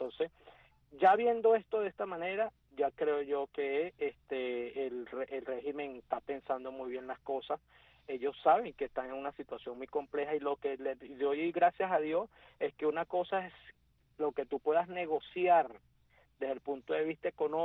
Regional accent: Venezuela; yo como venezolano, como político venezolano

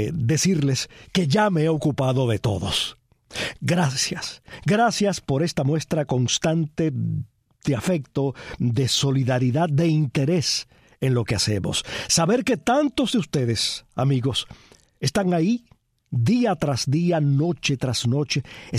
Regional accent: Cuba; la gran mayoría de nosotros, como cubanos, comparte.

